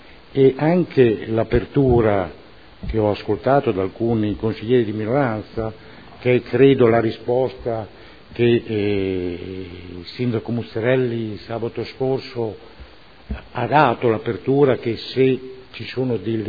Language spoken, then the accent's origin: Italian; Modena, Emilia-Romagna, Italy; sono modenese